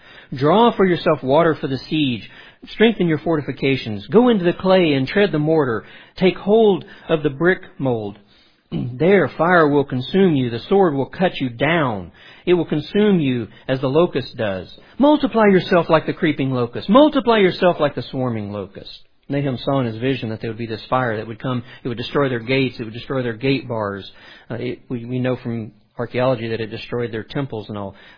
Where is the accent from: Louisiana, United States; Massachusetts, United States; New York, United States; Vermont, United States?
Louisiana, United States; I grew up in South Louisiana. We had a lot of fig trees.